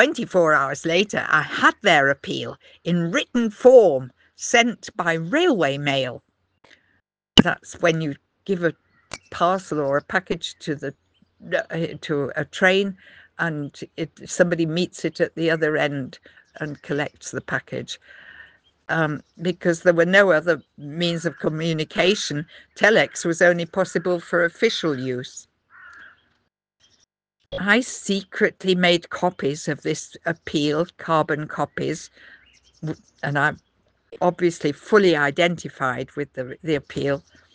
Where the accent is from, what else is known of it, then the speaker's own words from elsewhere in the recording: Ilmenau, Thuringia, Germany; In my hometown of Ilmenau, as in the whole of the GDR, things were becoming more and more explosive with every day that came.